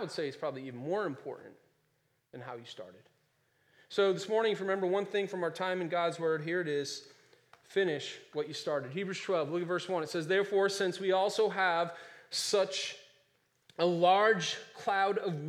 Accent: Ireland; I'm an Irishman, you know, we fight.

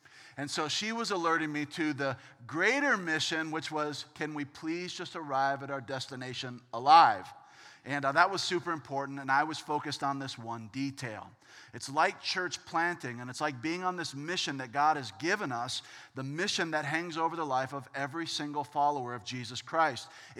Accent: Florida, United States; I grew up in Central Florida, and in Central Florida, they'll give you a learner's permit at 15 years old.

